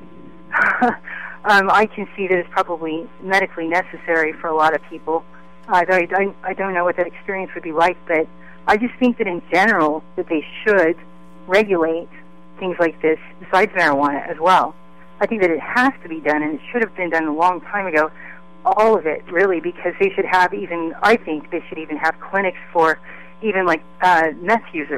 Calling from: San Francisco, California, United States; I'm actually calling from the Tenderloin in San Francisco

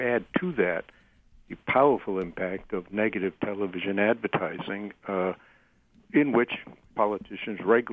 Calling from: New York, United States; From New York.

